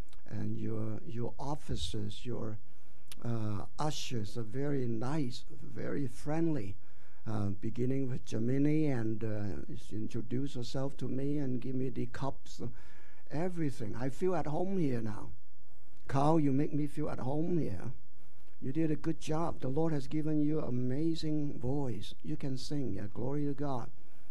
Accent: Yuen Long, New Territories, Hong Kong; now in Orange County, United States; that's my hometown, Yuen Long. I grew up in Yuen Long, but I've been away from Hong Kong for over 40 years, and now I live in Orange County in California. I'm retired

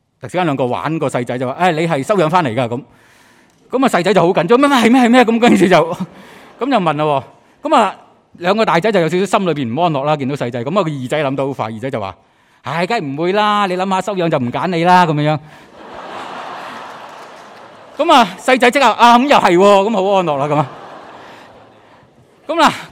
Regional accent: China; 我们中国人好不会叫第二个人做阿爸的嘛

